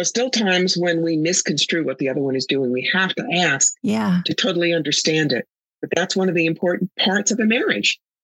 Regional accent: New York, United States; Oh, please. I'm from New York.

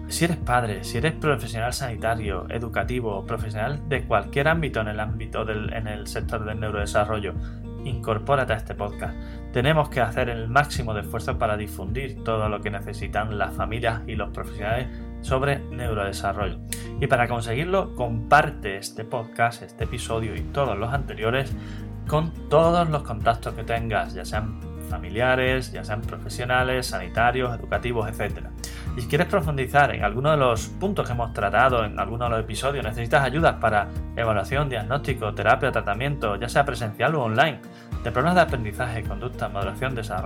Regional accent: San Fernando, Andalusia, Spain; now in Seville, Spain; ¿sabías que llevo desde 2005 Sevilla, pero no soy de aquí? No, yo soy de San Fernando, en Cádiz.

